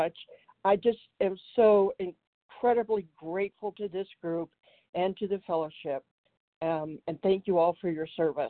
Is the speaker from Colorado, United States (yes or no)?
yes; Colorado, United States; I am from Colorado